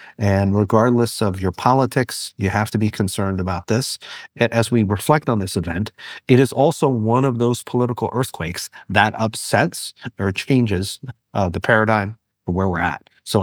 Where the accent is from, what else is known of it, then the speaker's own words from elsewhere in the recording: Berkeley, California, United States; born there; I was born in 1968 in East Bay in Berkeley.